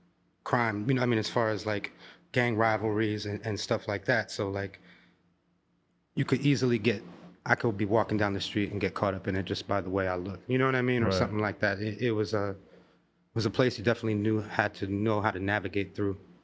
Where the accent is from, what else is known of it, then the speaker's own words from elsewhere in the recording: Venice Beach, California, United States; I grew up in Venice Beach, so I think, doses, people used to offer those to us when we were skating, when we were young.